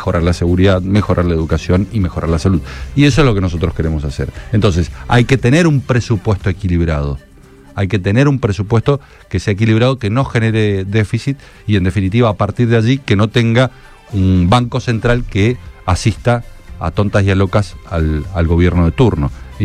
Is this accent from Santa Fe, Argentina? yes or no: no; Mendoza, Argentina; Yo vengo de Mendoza, por ejemplo.